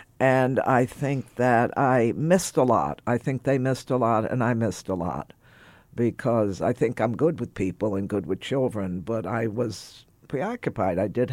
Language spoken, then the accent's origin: English; Texas, United States; My growing up in Texas in the 50s in a particular kind of home I grew up, they wanted me to go to college.